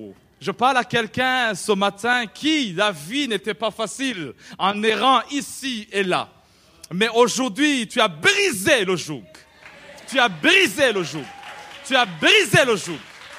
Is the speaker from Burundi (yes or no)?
yes; Burundi; also born or lived in England